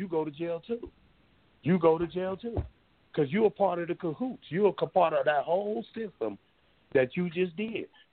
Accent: Fresno, California, United States; I learned a lot of things growing up in Fresno, California, you know.

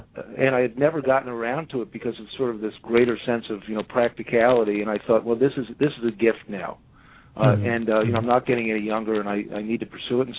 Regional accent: New York, United States; born there; I was born on Long Island, very close to New York City. My father commuted to New York

